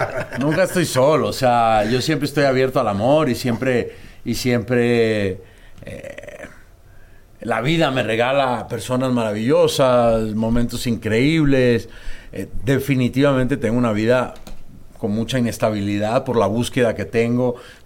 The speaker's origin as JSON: {"language": "Spanish", "country": "Venezuela", "said": "Sí, bueno, soy venezolano"}